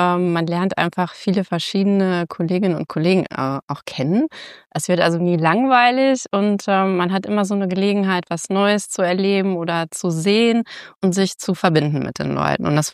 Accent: Gütersloh, North Rhine-Westphalia, Germany; also born or lived in Detmold; Geboren bin ich in Detmold und aufgewachsen in Gütersloh.

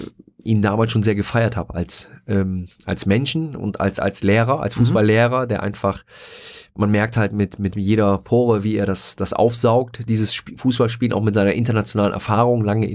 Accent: Mönchengladbach, North Rhine-Westphalia, Germany; born there; ich bin als gebürtiger Gladbacher Rheinländer, glaube ich, der unkompliziertste Typ überhaupt

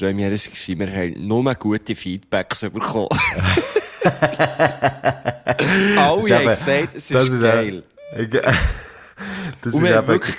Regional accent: Thun, Bern, Switzerland; logisch läuft es natürlich in Thun, in meiner Heimatstadt, born and raised, läuft es natürlich besser als in Zürich

